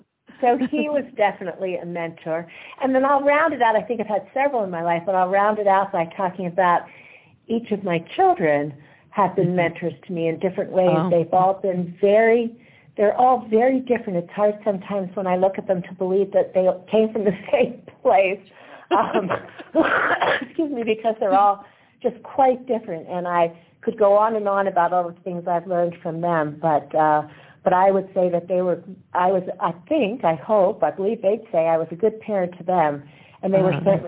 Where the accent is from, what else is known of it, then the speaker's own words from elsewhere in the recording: Allentown, Pennsylvania, United States; born there; also born or lived in Japan; I was born in Allentown, Pennsylvania, and though my parents were married for a very short time, they got divorced shortly after my birth, and my mother married a naval officer, and so I spent the early part of my life traveling up and down the East Coast and to Japan